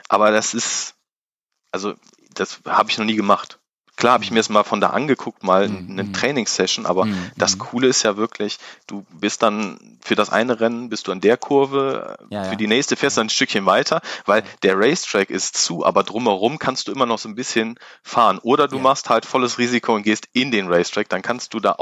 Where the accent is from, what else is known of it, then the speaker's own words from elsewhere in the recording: North Rhine-Westphalia, Germany; also ich komme aus dem Rheinland, Kölner Umland, Bergisches Land.